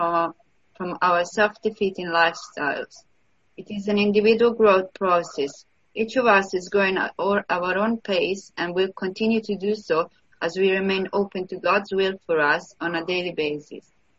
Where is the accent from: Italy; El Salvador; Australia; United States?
Italy; now in London, United Kingdom; I'm codependent from London. I'm Italian.